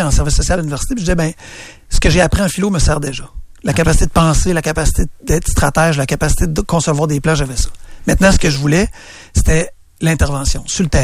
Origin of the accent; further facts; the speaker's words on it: Limoilou, Quebec, Canada; now in Sainte-Foy, Canada; Mais j'ai passé presque 25 ans de ma vie à Limoilou.